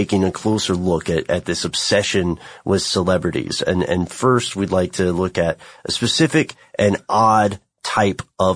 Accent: Tennessee, United States; born there; Now, you know, I was born in Tennessee. My family's from the hinterlands of the Appalachia.

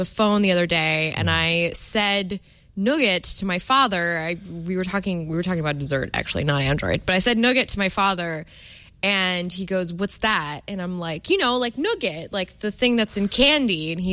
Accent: United States; like I'm an American, you know, we butcher everything.

